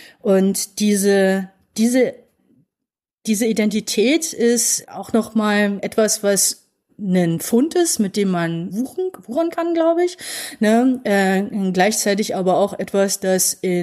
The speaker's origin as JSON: {"language": "German", "region": "East Germany", "country": "Germany", "tie": "born or raised there", "said": "Also ich bin in Ostdeutsch schon auch groß geworden"}